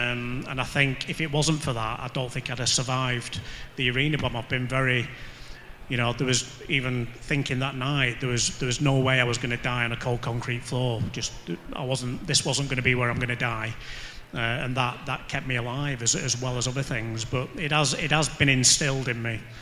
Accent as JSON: {"language": "English", "town": "Bolton", "region": "North West England", "country": "United Kingdom", "said": "because he knows I'm from Bolton, I've got a big gob, and I can change the world."}